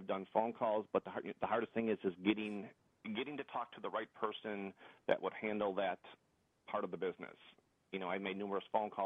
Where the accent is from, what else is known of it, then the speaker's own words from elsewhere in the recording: Chicago, Illinois, United States; we had a big hair show in Chicago. I'm from Chicago, and I met a lot of great contacts